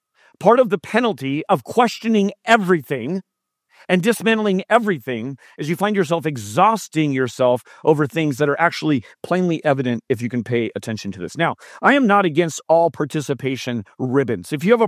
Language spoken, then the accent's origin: English; San Jose, California, United States; I am born and raised in San Jose, and I still live here.